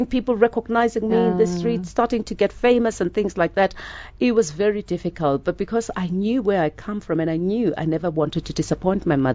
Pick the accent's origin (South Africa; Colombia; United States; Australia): South Africa; born there; I am a South African and nobody could ever wish me away. I'm born here